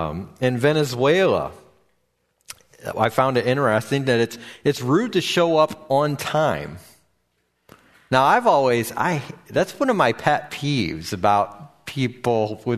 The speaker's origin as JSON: {"language": "English", "region": "Midwest", "country": "United States", "tie": "born or raised there", "also_born_or_lived": "California, United States", "said": "some of the differences in culture of California compared to growing up in the Midwest."}